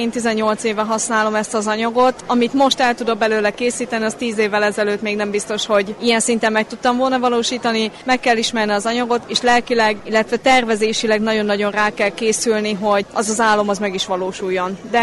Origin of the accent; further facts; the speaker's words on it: Tiszaföldvár, Jász-Nagykun-Szolnok, Hungary; én Magyarországról, Tiszaföldváról jöttem.